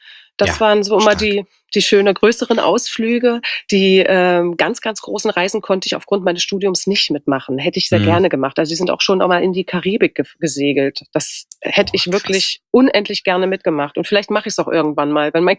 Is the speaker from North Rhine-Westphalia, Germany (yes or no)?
no; Halle, Saxony-Anhalt, Germany; born there; also born or lived in Magdeburg; Also ich bin in Halle geboren, also trotzdem Ossi, ne?